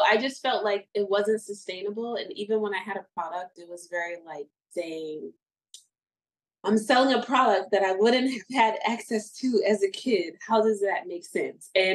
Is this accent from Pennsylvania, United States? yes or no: yes; Philadelphia, Pennsylvania, United States; I grew up in Philly. If you grew up in Philly, you knew back in the day